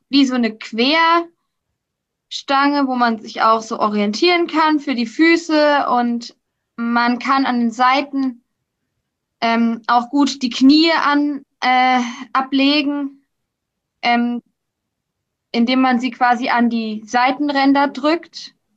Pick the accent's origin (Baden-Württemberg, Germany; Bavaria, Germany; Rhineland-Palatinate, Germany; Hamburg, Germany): Baden-Württemberg, Germany; Karlsruhe; Ich komme aus Karlsruhe